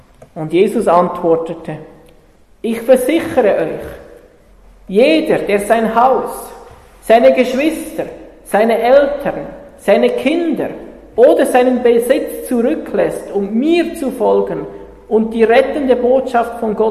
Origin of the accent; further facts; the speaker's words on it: Switzerland; Als Schweizer kannst du nämlich gar nicht alles aufgeben und alles zurücklassen.